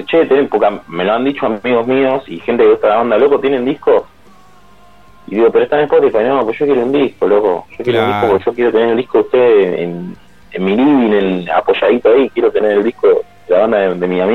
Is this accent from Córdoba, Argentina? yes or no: no; Buenos Aires, Argentina; Nosotros somos acá de Buenos Aires, de Capital Federal.